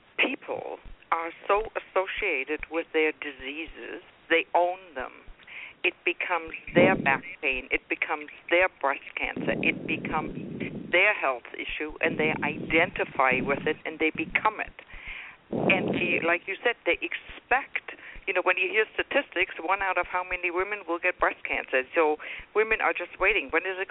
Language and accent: English; Germany; English is a second language; now in North America; People in North America, I'm from Germany, and I'm not going to apologize for it.